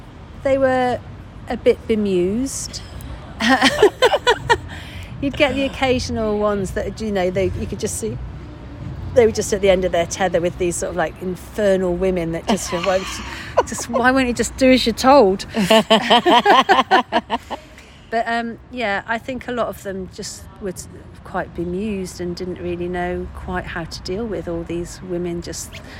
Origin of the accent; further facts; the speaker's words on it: Sheffield, Yorkshire and the Humber, United Kingdom; I think I was from Sheffield, and so there was the miners' strike which came along